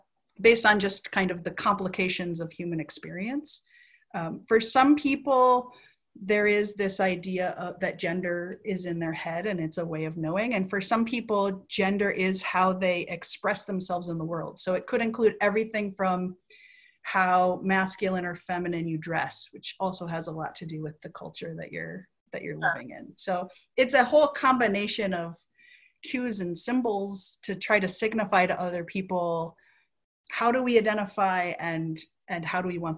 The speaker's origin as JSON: {"language": "English", "region": "South Dakota", "country": "United States", "tie": "born or raised there", "said": "So I grew up in South Dakota, and how we use terms like gender or sex is very different than here in San Francisco."}